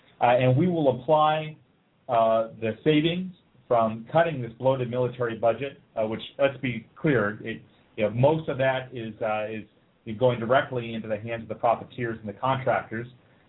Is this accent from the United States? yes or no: yes; Wisconsin, United States; I'm from Wisconsin, and we stood up first, and we're still fighting here.